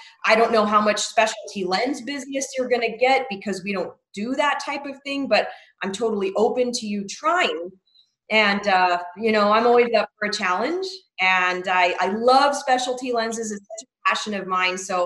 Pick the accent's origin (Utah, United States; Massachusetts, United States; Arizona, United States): Arizona, United States; Lake Havasu City; I was going to go back to my hometown, which was in Lake Havasu, Arizona. And it's a rural area, about 50,000 people, 100,000 in the winter time with all the winter visitors.